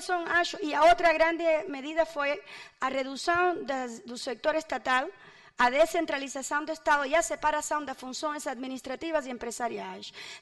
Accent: Cuba; Portuguese is a second language; Eu sou cubana, muitas pessoas que estão aqui já foram a Cuba.

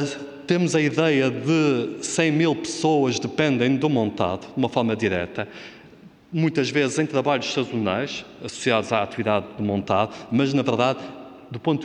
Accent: Portugal; acho que sempre como português acaba por saber desta dimensão

